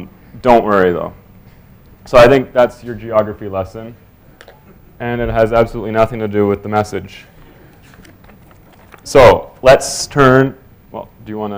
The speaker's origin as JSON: {"language": "English", "town": "Fredericton", "region": "New Brunswick", "country": "Canada", "tie": "born or raised there", "also_born_or_lived": "St. John's", "said": "So I grew up there in Fredericton, went to an assembly my whole life, and I then did my master's even further out in St. John's."}